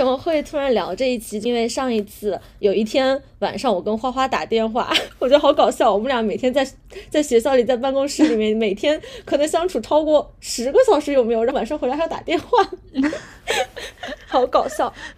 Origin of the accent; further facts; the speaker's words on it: Sichuan, China; 我们都来自于四川